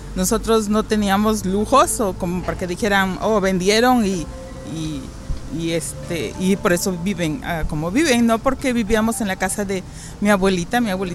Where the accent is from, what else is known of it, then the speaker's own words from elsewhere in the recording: Orizaba, Veracruz, Mexico; Orizaba, Veracruz, México.